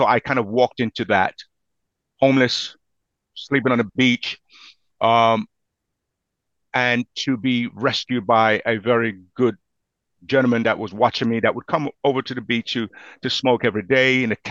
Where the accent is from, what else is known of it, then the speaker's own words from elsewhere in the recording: England, United Kingdom; I said, I'm from England.